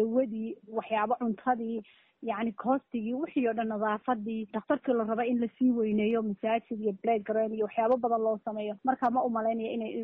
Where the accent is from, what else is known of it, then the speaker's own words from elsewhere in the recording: Dhagaxbuur, Somali Region, Ethiopia; anu magaalada Dhagaxbuur baan ka soo jeedaa